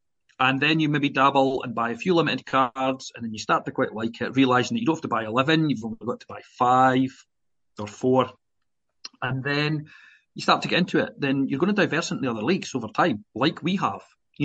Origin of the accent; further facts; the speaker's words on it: Scotland, United Kingdom; as a Scotsman, a passionate Scotsman sitting here